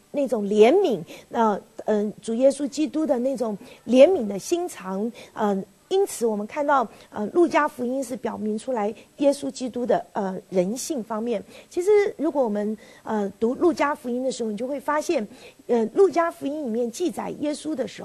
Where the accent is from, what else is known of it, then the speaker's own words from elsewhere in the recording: China; 当我们中国人想到牛的时候